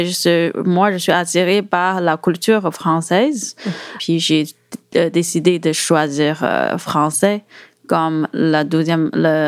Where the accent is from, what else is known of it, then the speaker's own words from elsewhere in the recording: China; moved away as an adult; now in Montreal, Canada; En fait, je suis chinoise. J'ai grandi totalement en Chine. En 2010, j'ai eu une opportunité pour venir ici travailler à Montréal